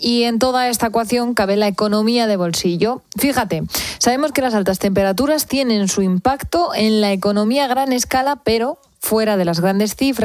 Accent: Spain; Por eso somos españoles, ¿verdad?

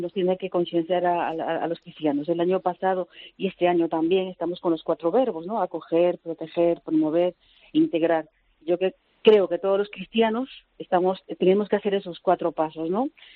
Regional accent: Peru; moved away; yo soy de fuera, yo soy de Perú.

